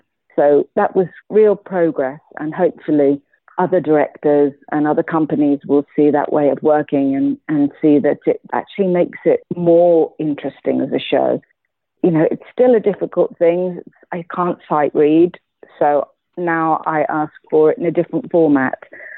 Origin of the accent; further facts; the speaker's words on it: Wales, United Kingdom; I'm from Wales